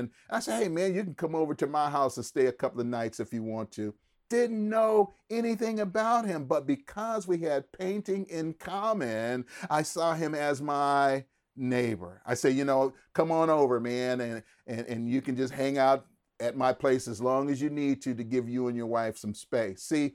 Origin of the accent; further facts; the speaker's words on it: California, United States; born there; I'm a first generation Californian here. I was born here in California, but my mom was born in New Orleans, and my grandmother and grandfather, they're from New Orleans as well.